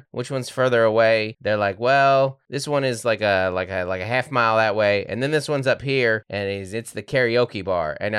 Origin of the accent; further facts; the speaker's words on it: Seattle, Washington, United States; I'm from Seattle, which might as well be Canada.